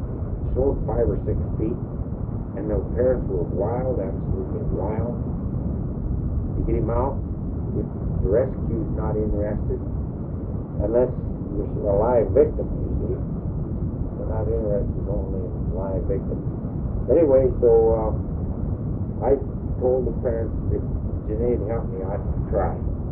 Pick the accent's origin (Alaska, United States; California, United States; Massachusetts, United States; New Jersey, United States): Alaska, United States; Anchorage; Anchorage.